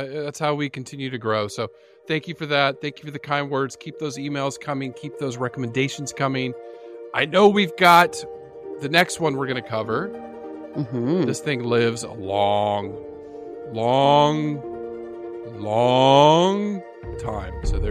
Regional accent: San Diego, California, United States; I go to San Diego Zoo. That's my hometown zoo, world famous.

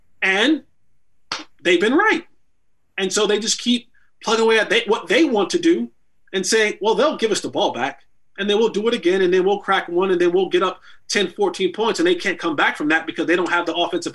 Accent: Roselle, New Jersey, United States; I'm middle of three boys, born and raised in Roselle, New Jersey.

